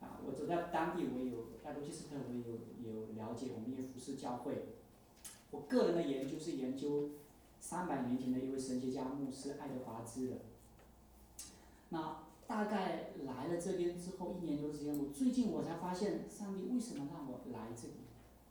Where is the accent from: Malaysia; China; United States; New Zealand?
China; Guangdong; also born or lived in Singapore / Taiwan; 其实我在中国大陆我待过，我在新加坡待过，因为我是广东人，其实我相当熟悉香港的教会，我在台湾有一段时间也待过